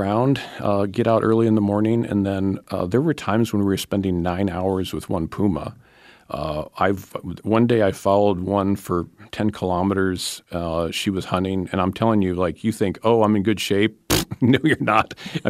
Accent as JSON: {"language": "English", "region": "Iowa", "country": "United States", "tie": "born or raised there", "said": "growing up in Iowa, I never saw a mountain lion."}